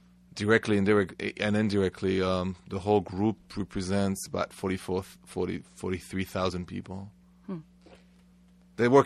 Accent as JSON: {"language": "English", "country": "France", "accent": "French", "second_language": "English", "said": "No, I came and with my thick French accent and my thoughts as a Frenchman."}